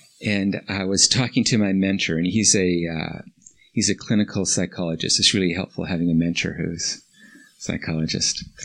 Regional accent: Vancouver, British Columbia, Canada; I come from Vancouver, we get a lot of rain.

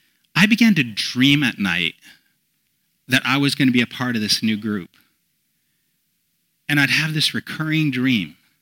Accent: British Columbia, Canada; Being from British Columbia, every summer we had forest fires.

